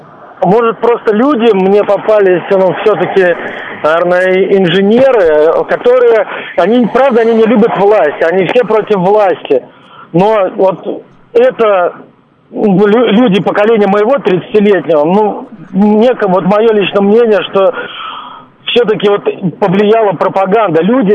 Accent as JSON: {"language": "Russian", "region": "Moscow Oblast", "country": "Russia", "said": "Я сам из Подмосковья, инженер."}